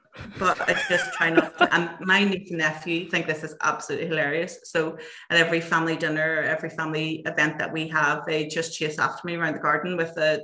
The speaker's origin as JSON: {"language": "English", "town": "Lisburn", "region": "Northern Ireland", "country": "United Kingdom", "lives_now": "Belfast, United Kingdom", "said": "So where am I from? So I am originally from Lisburn, the mighty city, but I now reside in Belfast."}